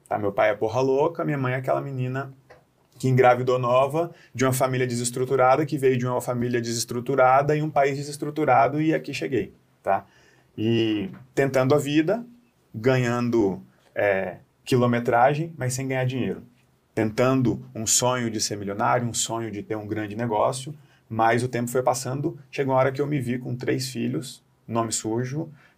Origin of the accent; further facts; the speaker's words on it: Brasília, Federal District, Brazil; Sou de Brasília.